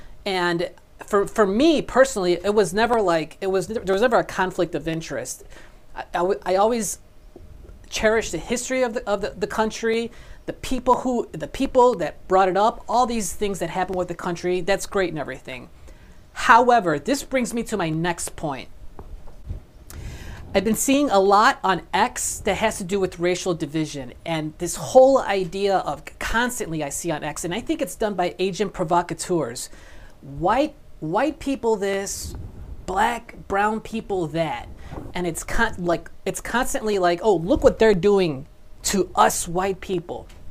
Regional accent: Chicago, Illinois, United States; growing up here, grandparents from Mexico, parents, first generation Americans, and I grew up here in Chicago.

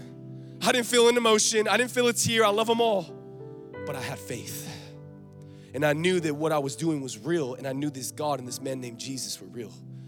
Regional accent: Los Angeles, California, United States; I grew up in Los Angeles, by the way. I went to college in San Diego

